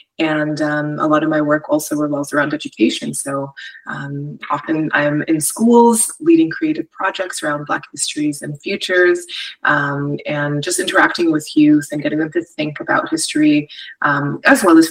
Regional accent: Edmonton, Alberta, Canada; born there; now in Vancouver, Canada; Yeah, I'm an Afro-Latina person, and I was born in Treaty 6 Amiskwichi, also colonially known as Edmonton and the traditional homelands of the Cree, Dene, Soto, Métis, Blackfoot, and Inuit nations. And I moved to so-called Vancouver

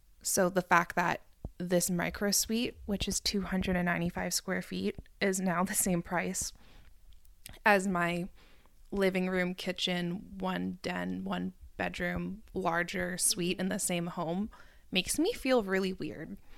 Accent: Vancouver, British Columbia, Canada; I'm from Vancouver. I don't want to leave the city, and I want to live here, but I recognize that me owning a home here is probably never going to happen

